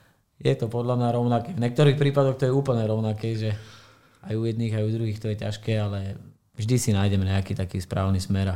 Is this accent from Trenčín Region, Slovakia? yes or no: no; Pata, Trnava Region, Slovakia; also born or lived in Austria; u nás je to také špecifické prostredie, že nejakého cudzieho trénera sme ani nejako nechceli riešiť. Vždy sme si to riešili nejako, že domáci niekto z Paty a tým, že ja som sa vrátil z Rakúska do Paty hrávať